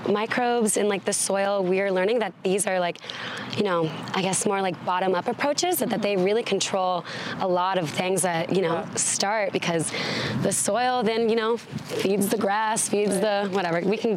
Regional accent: Dallas, Texas, United States; now in Colorado, United States; I am from Dallas and like the plains, and I came to Colorado to, you know, thinking I was going to work in like mountain systems or like forest and everything.

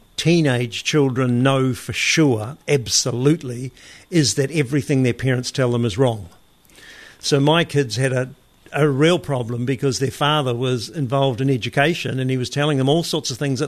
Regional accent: Hamilton, Waikato, New Zealand; I was born in Hamilton. My schools were Hamilton East Primary School and Peachgrove Intermediate, and then Hamilton Boys High School.

